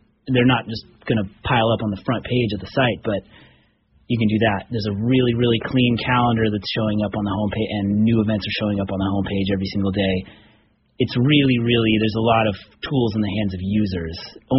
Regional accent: Winters, California, United States; And I grew up in Winters, about just 10 miles away

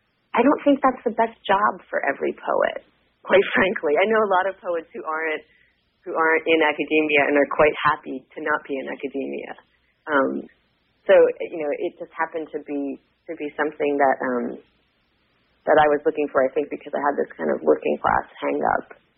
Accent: New Jersey, United States; I started out on the East Coast. I grew up in New Jersey.

